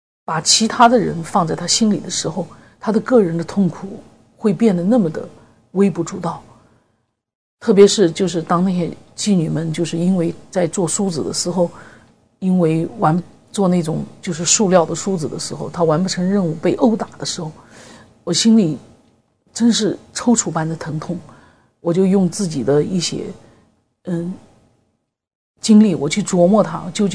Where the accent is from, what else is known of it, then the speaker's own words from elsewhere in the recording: China; 所以作为中国人来讲，当我看到他们